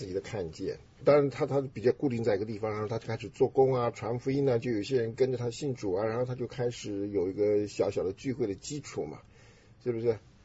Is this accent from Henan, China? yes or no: yes; Henan, China; 你在我们河南人里面算是长得好看的